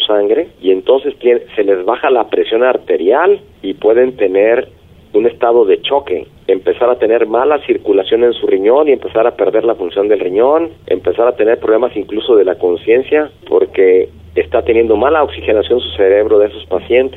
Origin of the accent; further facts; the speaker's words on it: Mexico; si nosotros como población, como mexicanos, tenemos contacto desde la niñez con la bacteria